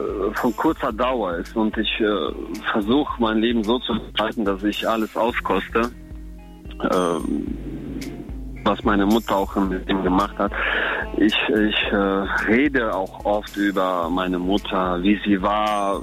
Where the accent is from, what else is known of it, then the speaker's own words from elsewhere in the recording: Siegburg, North Rhine-Westphalia, Germany; Aus Siegburg.